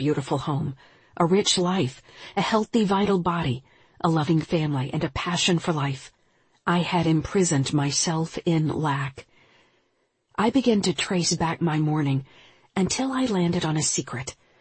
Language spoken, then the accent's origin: English; Kansas City, Missouri, United States; when life took me from my hometown, Kansas City, to a town of 100 in eastern Montana.